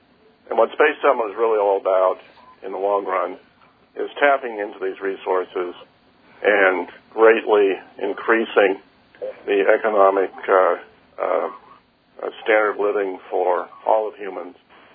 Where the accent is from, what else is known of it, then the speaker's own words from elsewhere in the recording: Santa Monica, California, United States; I'm from Santa Monica, California.